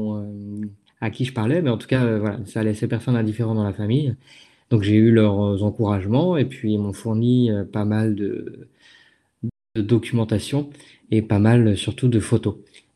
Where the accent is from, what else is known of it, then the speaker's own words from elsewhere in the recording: La Chapelle-sur-Erdre, Pays de la Loire, France; Moi, je suis de La Chapelle-sur-Erre, donc pas très très loin.